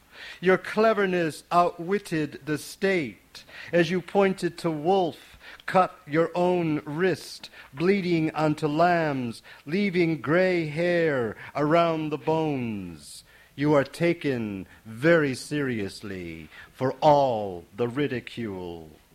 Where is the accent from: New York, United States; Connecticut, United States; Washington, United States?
New York, United States; born or raised there; now in Brooklyn, United States